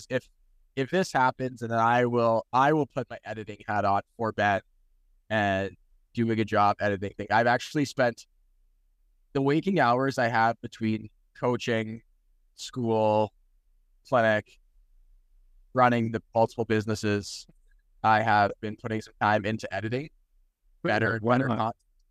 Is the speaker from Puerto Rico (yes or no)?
no; Canada; now in United States; I don't really feel American, but I don't feel as Canadian as I used to.